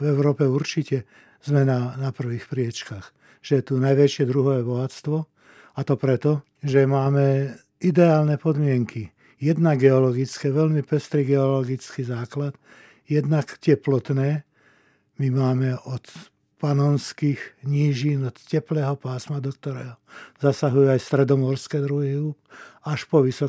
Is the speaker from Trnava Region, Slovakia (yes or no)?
no; Trenčín Region, Slovakia; Rádio Regina ma zasahuje až na Hornú Nitru, to je môj rodný kraj